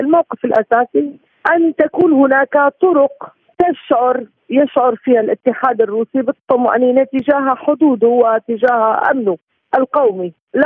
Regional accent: Syria; ونحن سوريين،

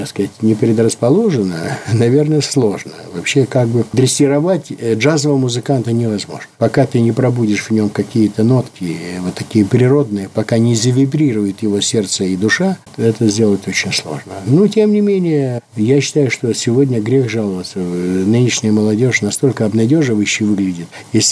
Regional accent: Chelyabinsk, Chelyabinsk Oblast, Russia; moved away as an adult; и вообще уехать из моего родного города, города Челябинска. Вся моя последующая жизнь была уже вне отчего дома.

